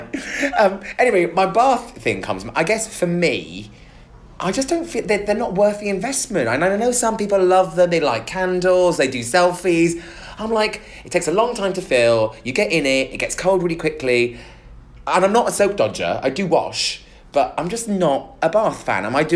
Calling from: Nigeria; although I'm currently not in the UK, I'm listening from Nigeria and consider myself to be your biggest Nigerian fan.

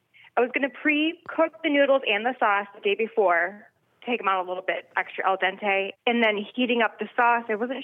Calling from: Huntington Woods, Michigan, United States; I'm calling from Huntington Woods, Michigan.

